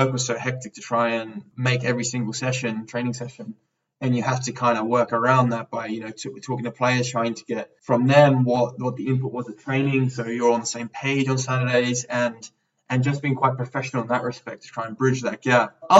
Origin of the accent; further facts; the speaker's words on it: Sydney, New South Wales, Australia; So I grew up in Sydney. A part of Sydney, which is the St. George area, has quite a lot of European influence, a lot of former Yugoslavian nations there, Croatians, Serbians, Italians as well, Greeks.